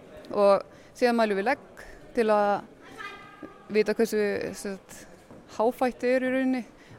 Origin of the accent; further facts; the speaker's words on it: Northwestern Region, Iceland; Ég kem frá Sauða og Vatnsnesi.